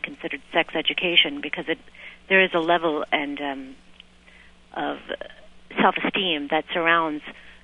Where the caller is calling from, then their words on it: New York City, New York, United States; I'm just calling from New York City as a mother of two preteen daughters